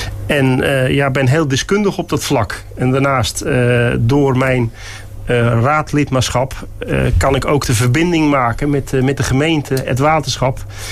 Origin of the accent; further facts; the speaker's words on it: Numansdorp, South Holland, Netherlands; ik kom uit Numansdorp. Ik ben getrouwd, ik heb 3 kinderen.